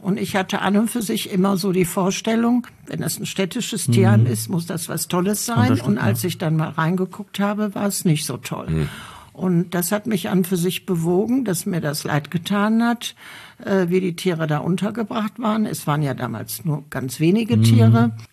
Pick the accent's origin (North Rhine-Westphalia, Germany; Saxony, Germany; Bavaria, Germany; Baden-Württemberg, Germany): North Rhine-Westphalia, Germany; Bottrop; Ich bin Bottroperin, bin auch in Bottrop aufgewachsen, ja.